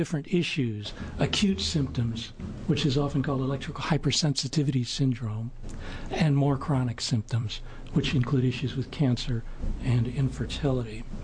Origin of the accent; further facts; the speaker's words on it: Oregon, United States; I practice in Eugene, Oregon. And I grew up in Oregon, went to school in California and Washington State